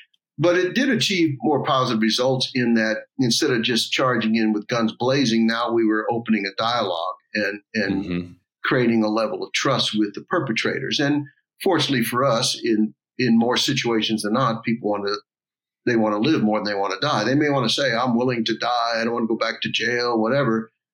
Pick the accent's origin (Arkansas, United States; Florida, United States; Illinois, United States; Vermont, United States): Florida, United States; Atlantic Beach; Yeah, I grew up in Atlantic Beach, Florida, near Jacksonville.